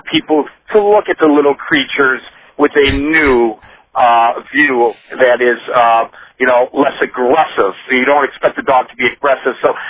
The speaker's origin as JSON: {"language": "English", "town": "Detroit", "region": "Michigan", "country": "United States", "said": "Since I'm from Detroit, I can recognize exactly where that's coming from."}